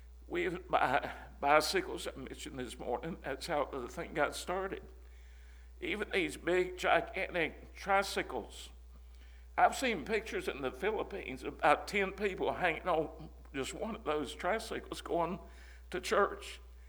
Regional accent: Southern United States, United States; I'm Southern, so I've not even mastered English yet

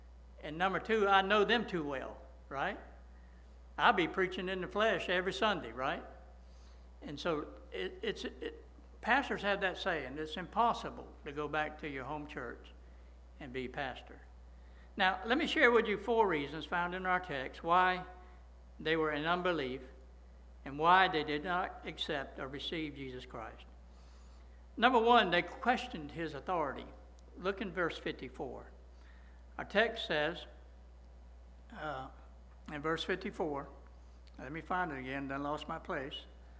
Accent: Pavo, Georgia, United States; Now, I'm from Pavo, but I do know this.

